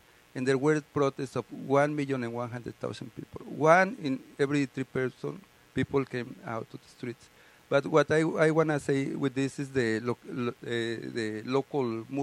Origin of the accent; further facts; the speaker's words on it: Mexico City, Mexico; But I grew up in Mexico City, in a big city, in 1980s when I was a teenager.